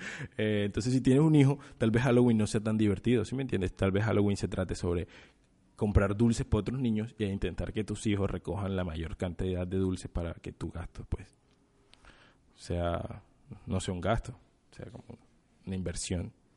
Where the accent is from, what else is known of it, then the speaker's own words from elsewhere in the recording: Colombia; porque yo no sé de verdad cómo cuando nosotros como colombianos adaptamos este tipo de celebraciones